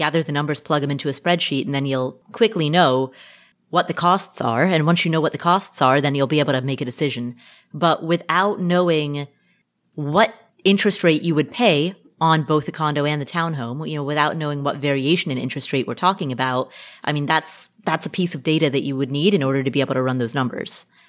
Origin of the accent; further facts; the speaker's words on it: United States; Exactly. I am an American.